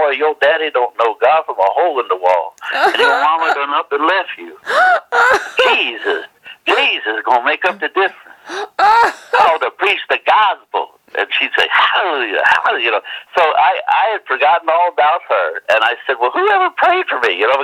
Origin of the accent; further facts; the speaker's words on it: Louisiana, United States; Well, it was I'm originally from Louisiana, and my father, he's just passed in the last couple of years